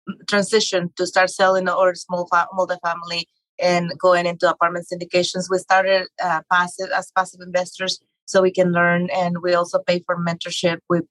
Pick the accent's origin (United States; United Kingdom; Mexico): Mexico; English is a second language; moved away; And growing up in Mexico, the duplex theme wasn't a thing.